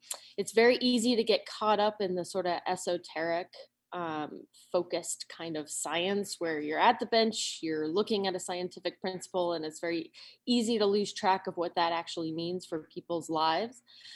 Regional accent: Rocky Mountains, United States; I grew up in the Rocky Mountains. I've spent my life here in the Rocky Mountains, and spent my life in under-resourced states

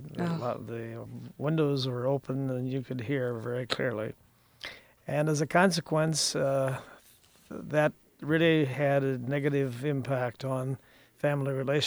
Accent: Iowa, United States; I grew up in Appanoose County near Seymour, and that's almost to Missouri.

